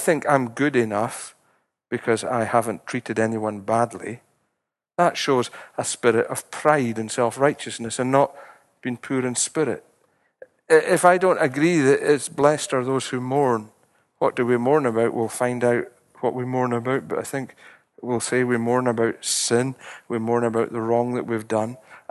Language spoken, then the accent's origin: English; Scotland, United Kingdom; Well, we're Scottish, we like to mourn.